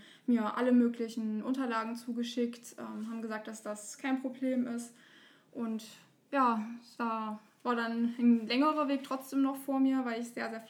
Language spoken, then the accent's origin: German; Freyburg, Saxony-Anhalt, Germany; Ich bin 25 Jahre alt. Ich komme aus Freiburg an der Unstrut. Das ist im Burgenlandkreis